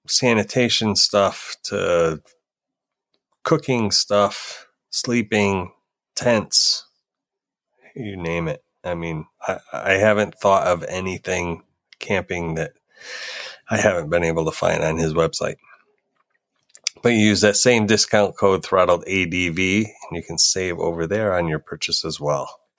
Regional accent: Massachusetts, United States; Because we're from Massachusetts.

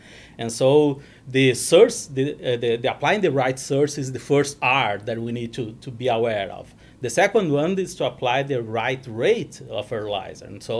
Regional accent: Brazil; English is a second language; I'm originally from Brazil, and my parents, they are farmers in southern Brazil, and we were farming for probably 50 years over there. I'm the first generation in college

